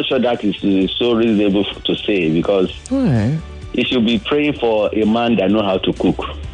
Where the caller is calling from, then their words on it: Ikorodu, Lagos, Nigeria; Yeah, I'm calling from Ikorodu.